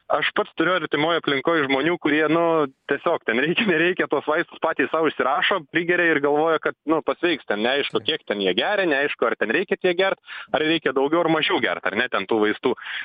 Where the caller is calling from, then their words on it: Šiauliai, Šiauliai County, Lithuania; esu iš Šiaulių.